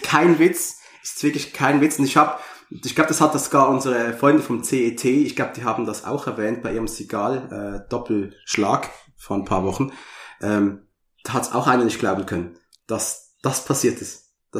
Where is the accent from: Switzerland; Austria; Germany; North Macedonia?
Switzerland; Das war bei uns in der Schweiz der Weltbildkatalog.